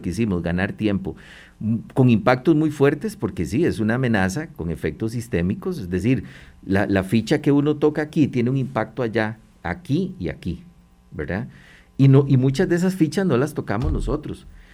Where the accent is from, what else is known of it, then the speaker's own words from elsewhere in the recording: Costa Rica; Un año después nosotros podemos decir con mucho orgullo, como costarricenses